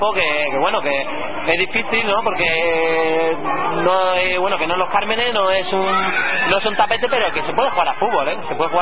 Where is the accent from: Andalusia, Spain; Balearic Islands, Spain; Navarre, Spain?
Andalusia, Spain; Málaga; Incluso yo soy de Málaga